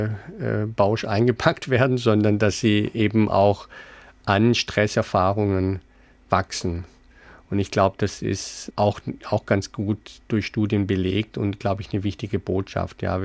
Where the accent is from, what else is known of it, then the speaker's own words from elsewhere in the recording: Ludwigsburg, Baden-Württemberg, Germany; Und ich bin ja dann in Ludwigsburg dann später aufgewachsen, so eine Kleinstadt.